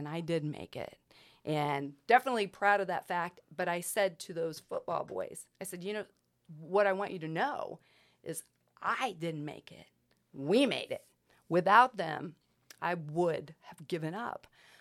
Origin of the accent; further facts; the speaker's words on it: Calhoun, United States; So, you know, now when I say I'm from Calhoun, I will say my legs are the same size and these are my teeth.